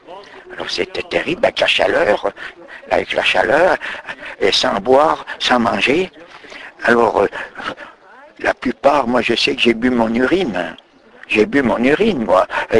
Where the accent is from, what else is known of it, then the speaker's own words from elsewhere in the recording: Bourgogne-Franche-Comté, France; je suis originaire du département du Jura.